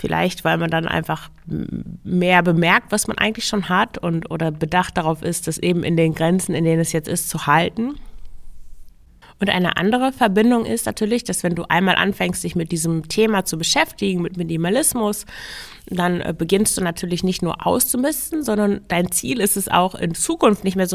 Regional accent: Lower Saxony, Germany; Und ich komme aus dem Emsland und das Emsland war nach dem Krieg, das ist schon eine Weile her, aber war eine der ärmsten Regionen Deutschlands.

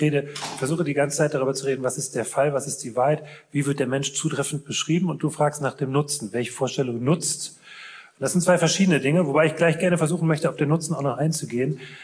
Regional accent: Rhineland, Germany

